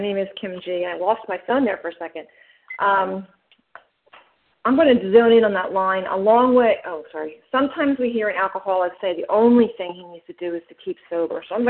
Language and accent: English; New Jersey, United States; because I was from Jersey and they were from Philly.